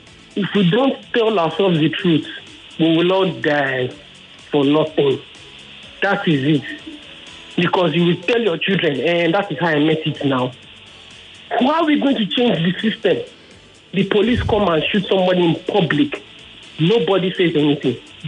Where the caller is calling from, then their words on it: Isolo, Lagos, Nigeria; I'm calling from Isolo. First time caller ever.